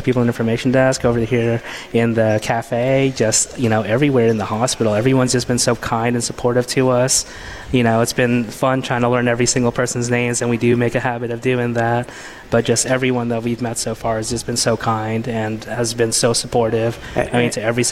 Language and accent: English; West Monroe, Louisiana, United States; We're from West Monroe, Louisiana.